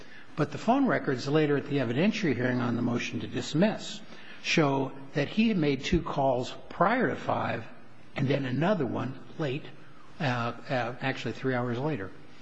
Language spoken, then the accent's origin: English; Tucson, Arizona, United States; I'm from Tucson.